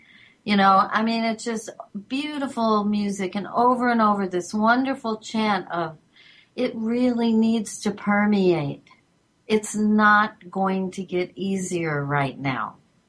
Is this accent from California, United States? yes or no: yes; California, United States; I grew up in California and I lived there a lot of my life.